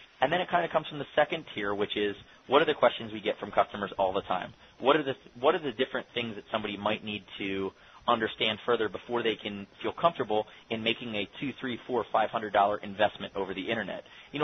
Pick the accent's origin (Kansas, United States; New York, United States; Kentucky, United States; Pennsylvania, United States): Pennsylvania, United States; Philadelphia; We're Northeast guys. So we're from Philadelphia in the suburbs. We're fast-talking, high-energy, fast movers.